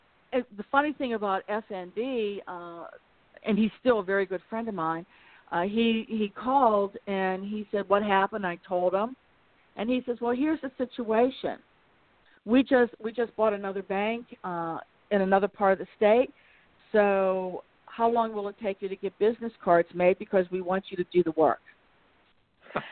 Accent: Pittsburgh, Pennsylvania, United States; see what does my hometown, Pittsburgh, have to offer me.

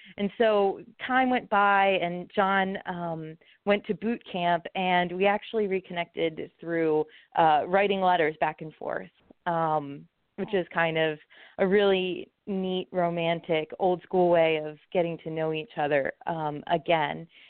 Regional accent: Pennsylvania, United States; Oh, sure. Yeah, I'm originally from Pennsylvania, actually close to Hershey.

